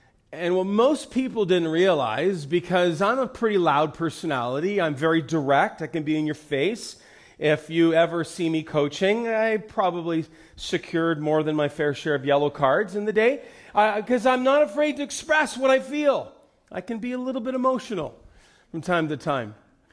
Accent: Kapuskasing, Ontario, Canada; from Northern Ontario. Small Kapuskasing, Ontario.

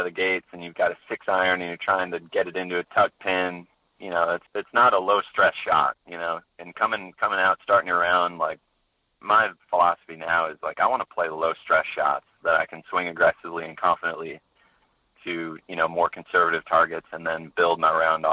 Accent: St. Louis, Missouri, United States; my teachers and everybody who helped me growing up in St. Louis for introducing me to the game

